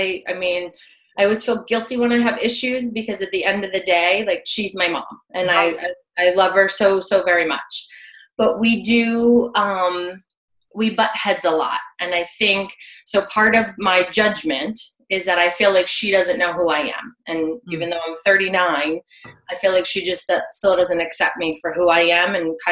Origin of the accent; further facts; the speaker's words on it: Virginia, United States; Virginia.